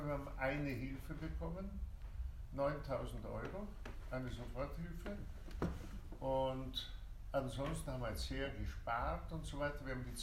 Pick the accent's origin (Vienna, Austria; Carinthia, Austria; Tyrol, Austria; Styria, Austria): Vienna, Austria; ich komme aus Wien, wo ich auch studiert habe.